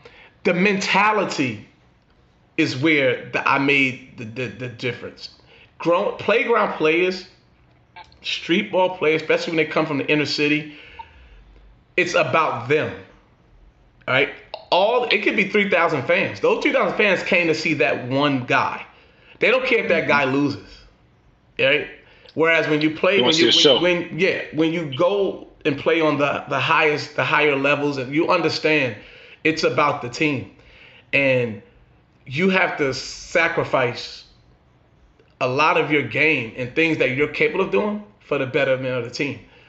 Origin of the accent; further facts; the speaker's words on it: New York, United States; So it goes back to when I was saying we growing up in New York, we don't shoot the ball well.